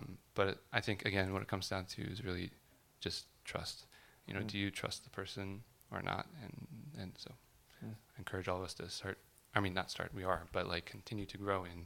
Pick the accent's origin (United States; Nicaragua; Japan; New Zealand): Japan; As you know, I grew up overseas and I grew up in Japan.